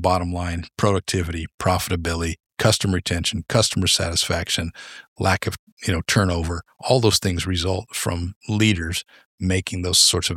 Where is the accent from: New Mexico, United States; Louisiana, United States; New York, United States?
New Mexico, United States; now in Ohio, United States; I'm not from Ohio, and Ohio was never a pin on the map I wanted to end up with. That's very true. So I've lived a lot of places around the world, around the country, consider myself to be from New Mexico.